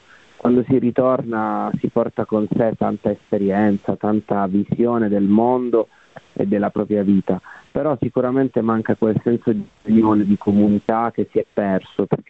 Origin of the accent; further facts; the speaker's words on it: Southern Italy, Italy; ho scelto di tornare perché volevo tornare a casa, volevo dare la possibilità a me stesso e alla mia terra un riscatto.